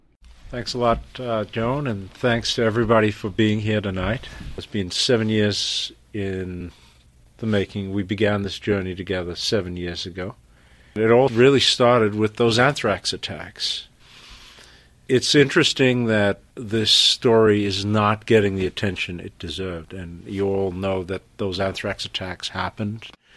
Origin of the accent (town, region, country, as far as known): Zimbabwe